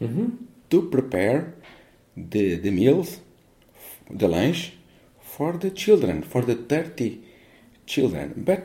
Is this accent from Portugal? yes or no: yes; Portugal; English is a second language; I am from Portugal.